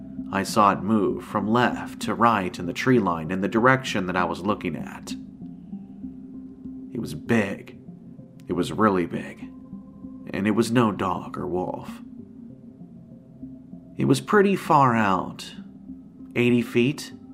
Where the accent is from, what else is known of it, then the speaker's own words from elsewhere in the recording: Florida, United States; We are originally from Florida, but we would always drive up and spend at least a week in Tennessee every year.